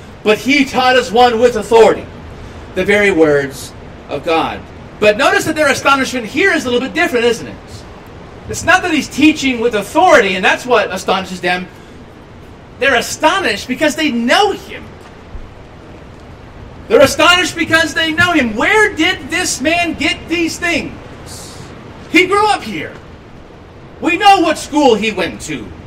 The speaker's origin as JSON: {"language": "English", "town": "Los Angeles", "region": "California", "country": "United States", "said": "If you're not from here, I'll say, well, I'm from Southern California. Maybe you know a little bit about Southern California. I'll say, well, I'm from Los Angeles."}